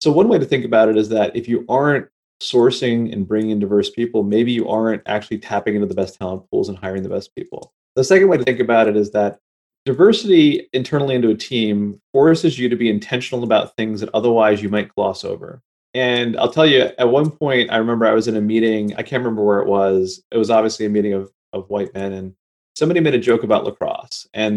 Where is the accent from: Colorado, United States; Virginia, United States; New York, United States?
New York, United States; I grew up in New York and I grew up in a fairly diverse place.